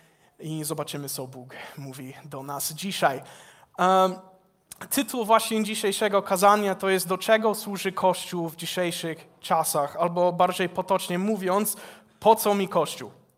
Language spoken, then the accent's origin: Polish; United States; Polish is a second language; now in Poland; Ja pochodzę ze Stanów Zjednoczonych, jestem misjonarzem. Służę tutaj w Polsce w Stowarzyszeniu Fala od mniej więcej 2,5 roku.